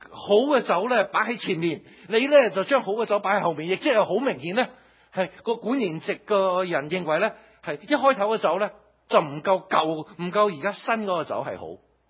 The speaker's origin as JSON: {"language": "Cantonese", "region": "Shanghai", "country": "China", "tie": "born or raised there", "said": "好可能咧同我喺中國出世細個嘅時候，喺啲比較上窮嘅一啲嘅環境，雖然我喺上海都唔係應該就唔係好窮噶啦"}